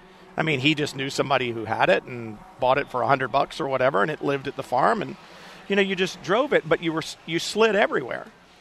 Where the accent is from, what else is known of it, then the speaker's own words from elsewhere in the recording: Houston, Texas, United States; Don't forget, I grew up in Houston, and by now I lived on the west side